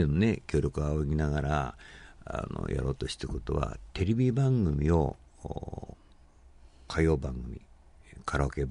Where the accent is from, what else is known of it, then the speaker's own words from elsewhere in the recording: Akita, Japan; born there; now in Shizuoka, Japan; あの僕は東北の秋田の生まれなんですけどね、学校卒業してからもう ずっとこっちにおりますけれども、